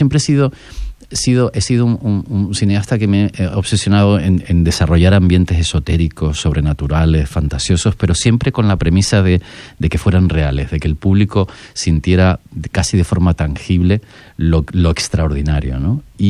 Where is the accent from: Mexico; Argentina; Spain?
Spain; Canary Islands; born there; Yo nací en una isla, en Tenerife, ¿no?